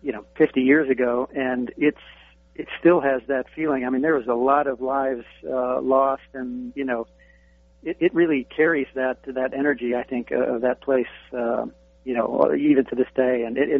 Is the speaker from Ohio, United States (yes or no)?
yes; Ohio, United States; Well, I grew up in Northeast Ohio, so, you know, we kind of followed the tribe a little bit.